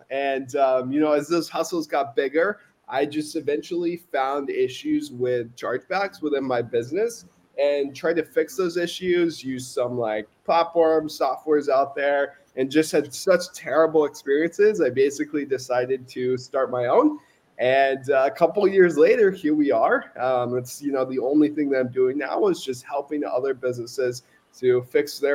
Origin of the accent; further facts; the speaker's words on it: North Carolina, United States; Yeah, initially I'm from North Carolina.